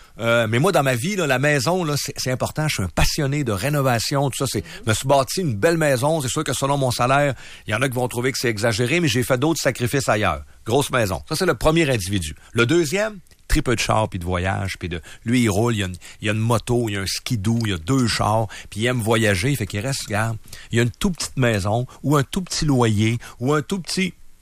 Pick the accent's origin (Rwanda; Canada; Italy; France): Canada; Quebec; je me retrempe un peu dans l'actualité saguenéenne et janoise. C'est le fun, non seulement parce que bon, c'est ma région d'origine